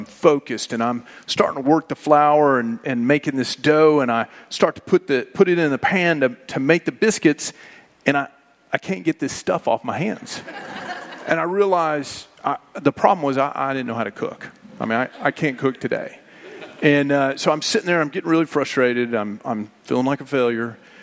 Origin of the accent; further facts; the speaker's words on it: Tennessee, United States; And that's a big deal because I'm from Tennessee, grew up Southern, ate Southern food all my life.